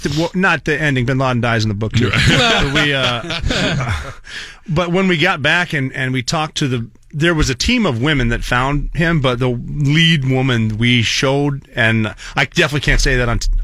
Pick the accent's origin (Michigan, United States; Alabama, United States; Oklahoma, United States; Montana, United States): Montana, United States; Butte; Evel Knievel. He's from my hometown, Butte, Montana.